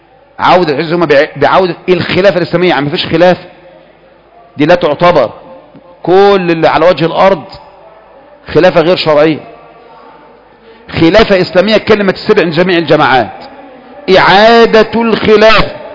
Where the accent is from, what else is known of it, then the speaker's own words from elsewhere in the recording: Egypt; دي قاعدة فينا احنا كمصريين.